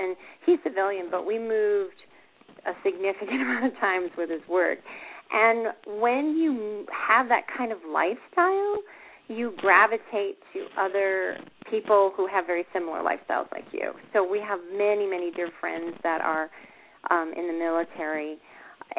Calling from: Colorado Springs, Colorado, United States; Right now, I'm calling from Colorado Springs, which is well represented here.

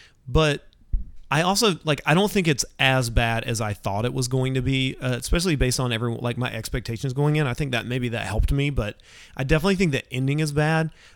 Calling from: New Jersey, United States; I'm checking in from the Garden State.

